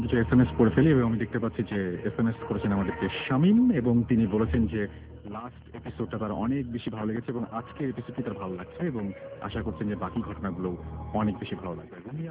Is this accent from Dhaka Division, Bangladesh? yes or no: no; Chittagong, Chittagong Division, Bangladesh; now in Doha, Qatar; আমি চট্টগ্রামের আগ্রাবাদে থাকি, বর্তমানে দোহা কাতারে আছি।